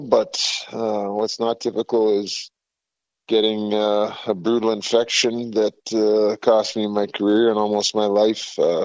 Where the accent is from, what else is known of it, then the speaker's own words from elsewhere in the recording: Thunder Bay, Ontario, Canada; now in United States; Well, you already said I'm from Thunder Bay, but I've been in the States, an American citizen longer than I was in Canada.